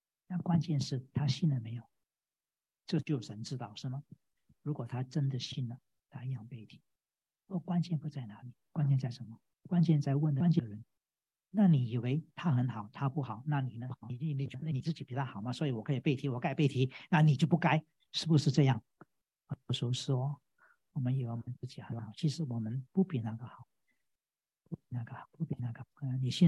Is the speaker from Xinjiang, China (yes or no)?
no; Guangdong, China; accent: Cantonese; 我们广东话说“擘大个口，搭个窿”